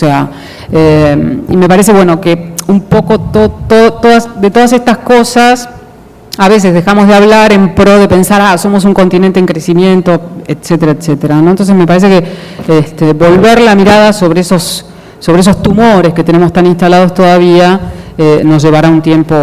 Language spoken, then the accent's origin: Spanish; Argentina; lo que acaba de pasar en mi país